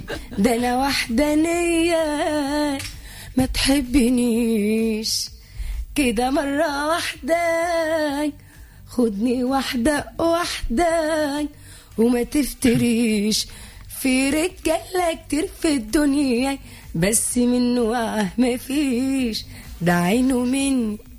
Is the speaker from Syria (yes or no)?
no; Tunisia; انا تونسيه باش نكسر الدنيا في مصر.